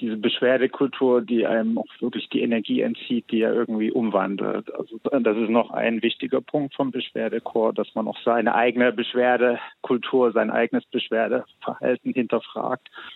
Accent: Dresden, Saxony, Germany; moved away as an adult; also born or lived in Hamburg / Iceland; now in Finland; also ich komme ja aus DDR, bin in Dresden geboren, habe dann in Hamburg studiert nach der Wende, bin dann über Island nach Finnland gelandet.

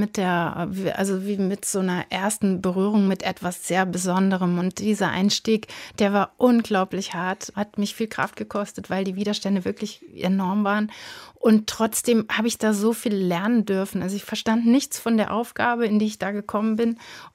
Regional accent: Offenbach, Hesse, Germany; born there; Na, ich bin in Offenbach geboren.

